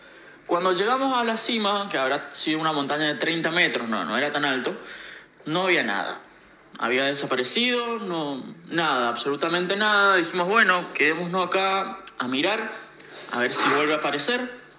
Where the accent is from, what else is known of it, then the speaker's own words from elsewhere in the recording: Mendoza, Argentina; Yo soy de Mendoza.